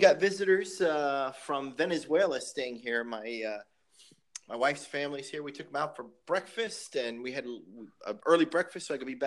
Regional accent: Davie, Florida, United States; Oh yeah, I grew up just outside of Davie.

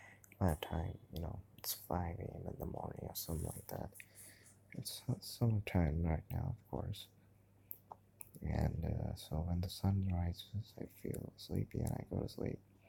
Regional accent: Kolkata, West Bengal, India; I grew up in India. I'm from Kolkata, by the way. It's called Calcutta. It's called Kolkata, like Kolkata. which is a city, which is a very populous city.

